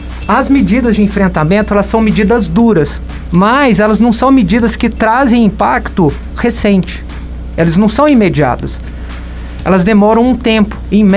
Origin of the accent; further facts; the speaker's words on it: Pouso Alegre, Minas Gerais, Brazil; eu sou de Pouso Alegre, nascido lá